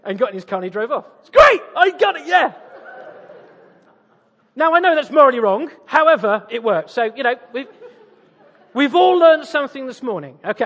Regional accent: East of England, United Kingdom; I'm from East Anglia.

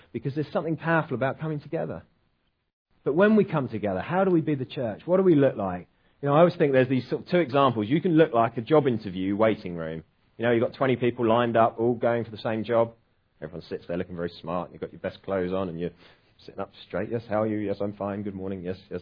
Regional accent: United Kingdom; But we're British, so we go, oh, no, I couldn't put him out.

